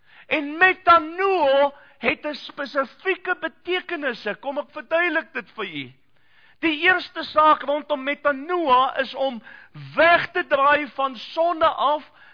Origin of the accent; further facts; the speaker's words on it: Eastern Cape, South Africa; Waar ek vandaan kom in die Ooskaap praat ons van skollies.